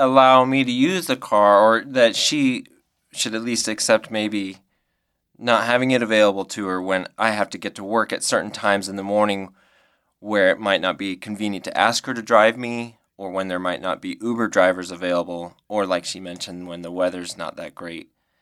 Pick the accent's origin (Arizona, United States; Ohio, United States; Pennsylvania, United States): Arizona, United States; Prescott; now in Santa Cruz, United States; Prescott, Arizona.